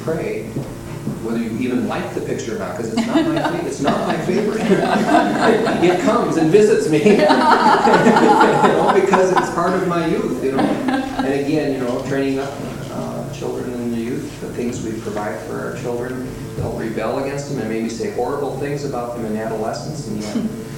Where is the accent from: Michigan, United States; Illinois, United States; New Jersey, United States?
Illinois, United States; Chicago; Growing up in the Chicago area, you knew if you were visiting somebody who was Jewish